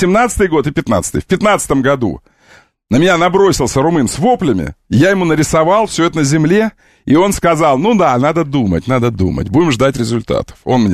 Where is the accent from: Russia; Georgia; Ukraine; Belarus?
Russia; как только они узнали, что я из России, они развернулись и ушли.